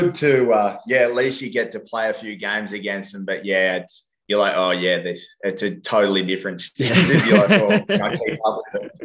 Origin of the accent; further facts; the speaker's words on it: Australia; growing up in Australia, it's either AFL or rugby, really.